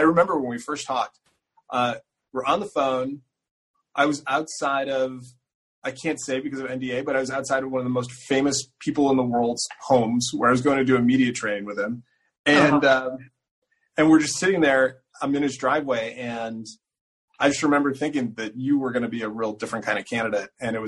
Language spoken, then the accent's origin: English; Buffalo, New York, United States; Well, I am a strategist. I'm from Buffalo, New York.